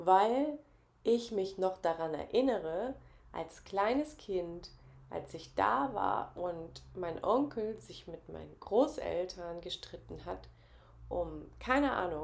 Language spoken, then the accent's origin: German; Kazakhstan; ich komme ja aus Kasachstan